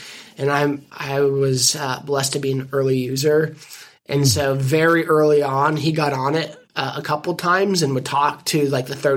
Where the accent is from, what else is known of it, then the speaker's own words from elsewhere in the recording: Hays, Kansas, United States; moved away as an adult; now in Tulsa, United States; I grew up in Hayes, Kansas, and moved here to Tulsa back in 2007. Went to the university here of Oral Roberts University.